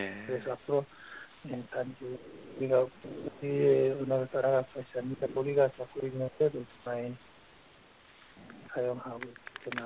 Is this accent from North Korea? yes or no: no; Tumen, Jilin, China; 두만강역에서 살았습니다. 두만강역에서 자라면서, 이전에 우리는 조선, 북조선 이런 영향 많이 받았어요.